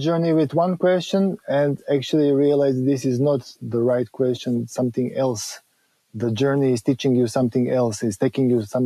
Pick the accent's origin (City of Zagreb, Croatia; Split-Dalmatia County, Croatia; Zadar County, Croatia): City of Zagreb, Croatia; Zagreb; English is a second language; I am from Croatia, from Zagreb, capital city of Croatia.